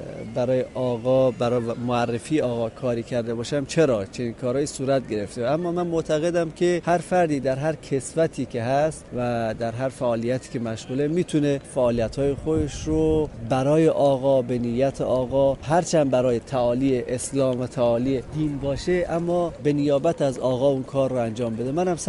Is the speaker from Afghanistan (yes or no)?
yes; Afghanistan; now in Qom, Iran; ما از افغانستان هستیم ولی ساکن قم.